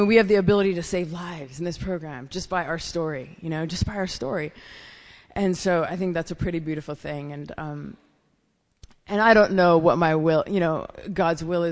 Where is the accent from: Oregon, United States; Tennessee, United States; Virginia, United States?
Oregon, United States; I'm from Oregon. If anyone here's from Oregon. And I moved from Oregon to Paris, and I went and lived there for 2 years